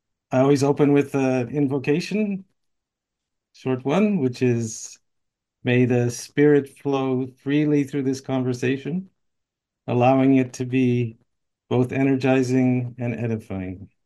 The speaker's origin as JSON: {"language": "English", "town": "Montreal", "region": "Quebec", "country": "Canada", "tie": "born or raised there", "said": "who's from my hometown in Montreal"}